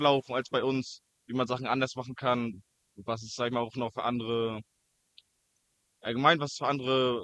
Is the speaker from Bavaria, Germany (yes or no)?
no; Rostock, Mecklenburg-Vorpommern, Germany; Ich komme aus Rostock.